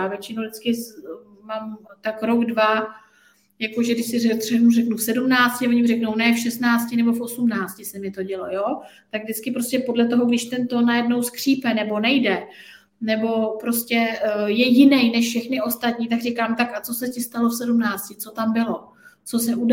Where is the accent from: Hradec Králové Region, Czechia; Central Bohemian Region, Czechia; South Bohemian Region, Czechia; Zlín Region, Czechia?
Central Bohemian Region, Czechia; Brandýs nad Labem; Jo, tak já jsem z Brandýsa nad Labem a dělám terapie v Brandýse a pak mám terapeutovnu v Praze.